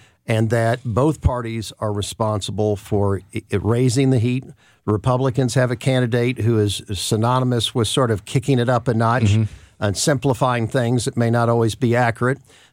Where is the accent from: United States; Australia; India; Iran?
United States; Missouri; And that is that when I first came up in politics, I'm from the Boot Hill area. And Boot Hill area was known for voter fraud.